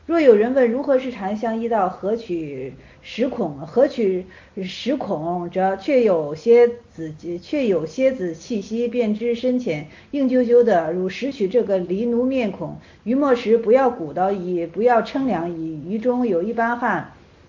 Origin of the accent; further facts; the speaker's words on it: Henan, China; 幸亏我是河南人，你知道吗？